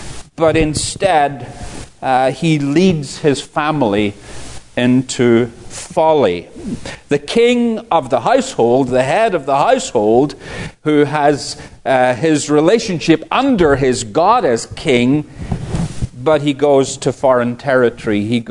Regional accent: Northern Ireland, United Kingdom; I come from Northern Ireland

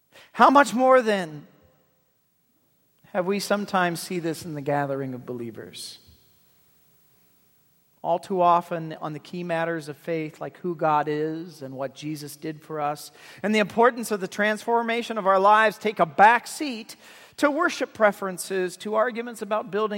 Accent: Iowa, United States; also born or lived in Michigan; We lived in Michigan for 10 years. I grew up in South Central Iowa.

